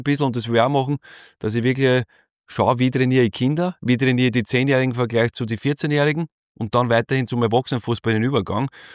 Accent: Lower Austria, Austria; in meiner Umgebung, wo ich herkomme, in Niederösterreich, Industrieviertel

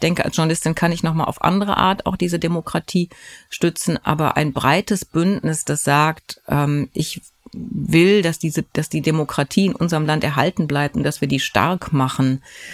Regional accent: East Germany, Germany; Man ist dort aufgewachsen in der DDR.

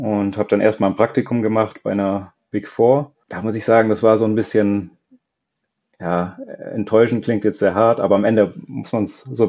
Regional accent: Lake Constance, Germany; Also ich bin am Bodensee aufgewachsen, habe dort mein Abitur gemacht

